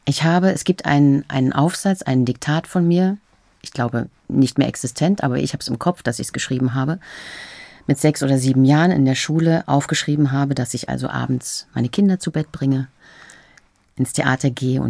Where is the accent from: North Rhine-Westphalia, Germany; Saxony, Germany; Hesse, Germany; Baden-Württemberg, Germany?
Saxony, Germany; Dresden; Ich stamme aus Dresden